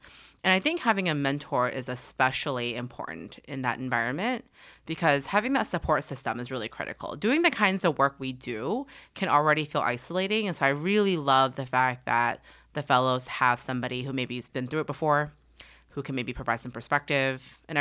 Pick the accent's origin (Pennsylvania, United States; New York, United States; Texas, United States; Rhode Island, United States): Texas, United States; Houston; I am the child of Vietnamese refugees. I am from Houston, grew up in Southwest Houston